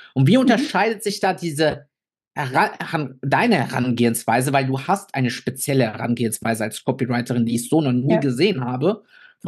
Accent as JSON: {"language": "German", "country": "Italy", "lives_now": "Germany", "said": "Weil ich bin Italiener, bin 1,60 groß, klein, wie man es nimmt."}